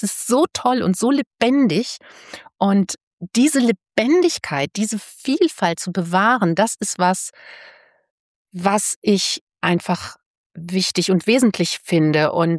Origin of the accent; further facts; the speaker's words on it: Zonenrandgebiet (inner German border area), Germany; ich bin auch im Zonenrandgebiet groß geworden